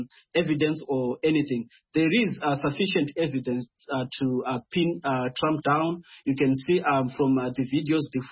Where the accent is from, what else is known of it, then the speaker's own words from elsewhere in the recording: Midlands, Zimbabwe; by the way, I come from Midlands as well